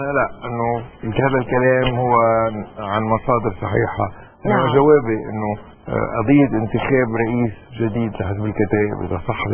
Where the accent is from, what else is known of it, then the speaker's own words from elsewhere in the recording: Lebanon; مع انه انا لبناني وشغلتي في هذا الموضوع